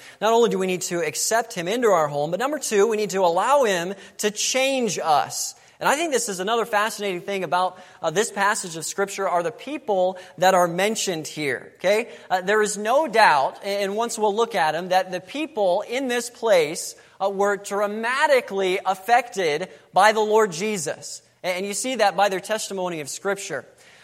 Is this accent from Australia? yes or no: no; Florida, United States; And of course, I grew up in Florida, so we'd always like taking trips to Georgia.